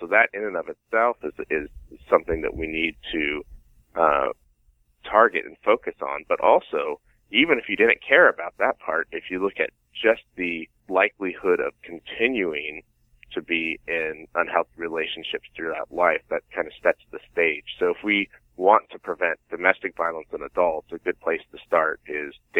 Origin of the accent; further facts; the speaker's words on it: Los Angeles, California, United States; I'm from Los Angeles.